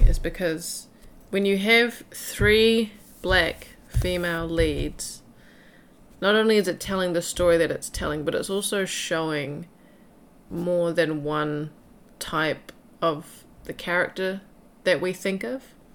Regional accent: New Zealand; I have been to ceremony after ceremony in my life growing up in Aotearoa

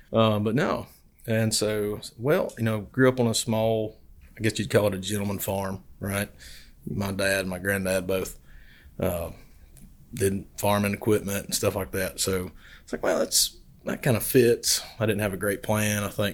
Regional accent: Alabama, United States; So I'm from an unincorporated area of Northeast Alabama called

